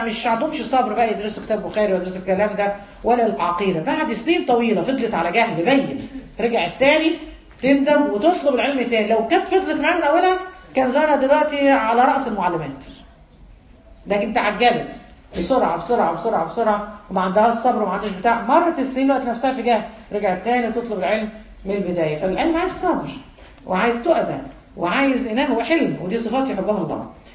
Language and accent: Arabic; Egypt; احنا كمصريين لنا دماغ معينه رجال ونساء